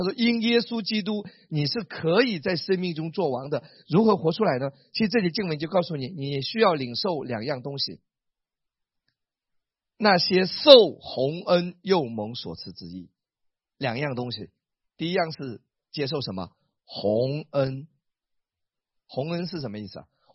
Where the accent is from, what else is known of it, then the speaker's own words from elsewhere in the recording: Wenzhou, Zhejiang, China; 我家老家是温州南溪江啊，是一个旅游风景区。